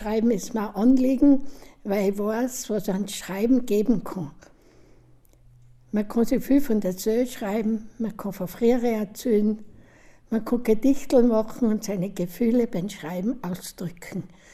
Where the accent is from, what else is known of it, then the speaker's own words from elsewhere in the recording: Tamsweg, Salzburg, Austria; bin aus Damsweg daheim. Ich bin schon in Pension, ziemlich lang, war früher Lehrerin.